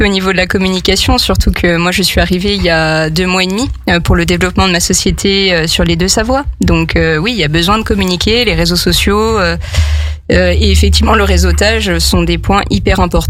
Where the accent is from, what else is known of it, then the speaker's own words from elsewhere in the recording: Nancy, Grand Est, France; born there; Oui, c'est ça, je suis née à Nancy.